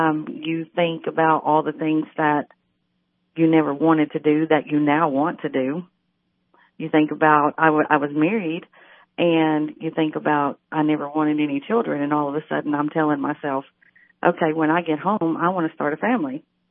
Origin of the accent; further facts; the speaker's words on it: Cookeville, Tennessee, United States; Well, I grew up in this little known town of Cookeville, Tennessee. And I graduated high school in 1989.